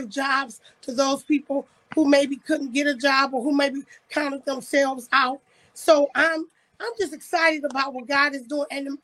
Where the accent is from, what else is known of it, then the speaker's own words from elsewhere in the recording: Jamaica; I guess because I'm Jamaican, you know, Jamaicans have many jobs.